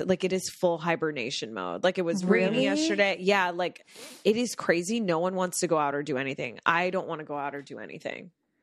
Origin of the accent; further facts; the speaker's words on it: Florida, United States; And I'm telling you, but growing up in Florida, this one, they need to renovate.